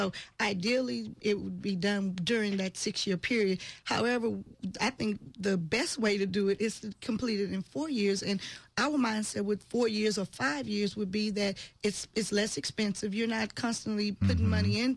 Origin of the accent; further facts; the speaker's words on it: Sunnyside, United States; Well, when you come from I came from Sunnyside, and mm-hmm. If you didn't have a parent who had attended college, then you didn't even think that as an option.